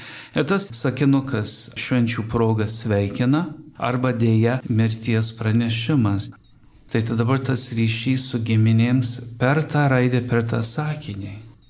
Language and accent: Lithuanian; Northern Canada, Canada; Gimęs ir augęs Šiaurės Kanadoje.